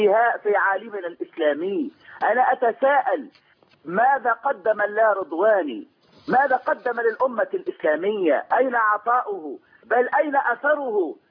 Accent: Tunisia; والله نحن من تونس

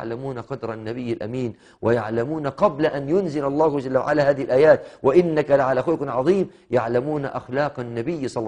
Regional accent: Egypt; بتعبيرنا احنا كمصريين

